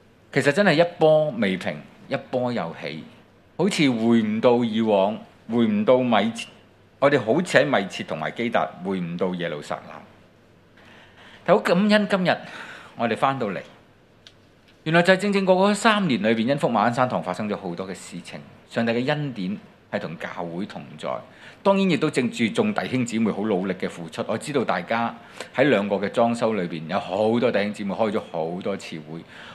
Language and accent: Chinese; Hong Kong; 其实这个何尝不像我们香港人在过去几年的经历